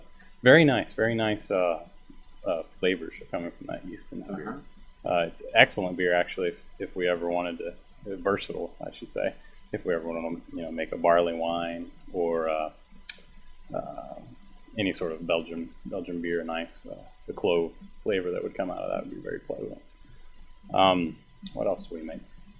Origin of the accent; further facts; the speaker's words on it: Oklahoma, United States; also born or lived in Dallas, Texas; The roots of me. It all started in Oklahoma. That's where I was born and raised. And then I went to Texas and Dallas